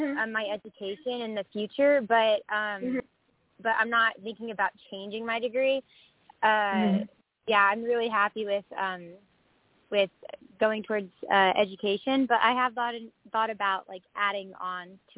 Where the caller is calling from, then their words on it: Wisconsin, United States; from Wisconsin.